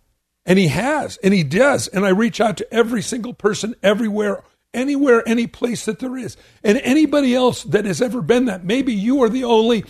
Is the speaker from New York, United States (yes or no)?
no; California, United States; Just to let you all know, I grew up in Southern California.